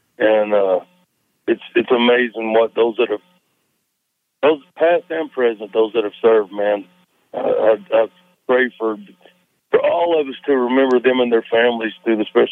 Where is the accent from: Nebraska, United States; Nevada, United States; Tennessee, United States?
Tennessee, United States; Knoxville; born there; Yes, I was born in Knoxville. was born in Knoxville, and then I was put in a children's home, surrendered to the state. I was in a children's home called Holston Methodist Home for Children in Greenville, Tennessee.